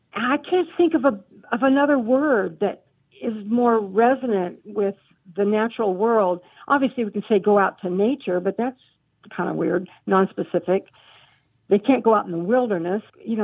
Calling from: Jacksonville, North Carolina, United States; I'm calling from Jacksonville, North Carolina.

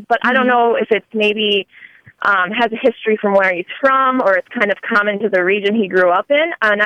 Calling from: Minneapolis, Minnesota, United States; I'm calling from Minneapolis.

